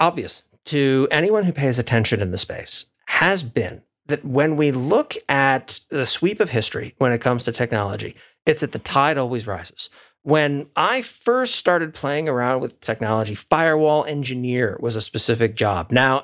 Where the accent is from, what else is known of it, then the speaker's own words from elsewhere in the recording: New England, United States; growing up in New England, I remember those days too.